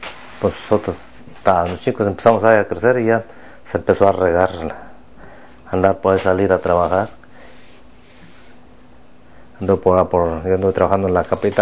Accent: Los Hernández, Guanajuato, Mexico; born there; en municipio de Dolores Hidalgo.

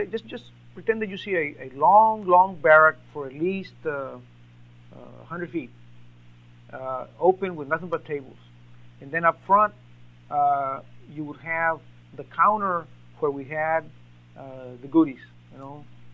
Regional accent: Mexico; I spoke Spanish, and I'm originally from Mexico.

